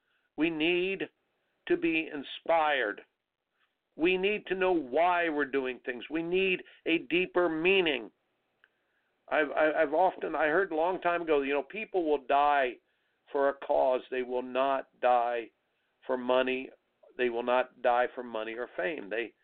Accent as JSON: {"language": "English", "region": "Indiana", "country": "United States", "tie": "born or raised there", "said": "I didn't see the toughness that growing up in Indiana playing on high school basketball."}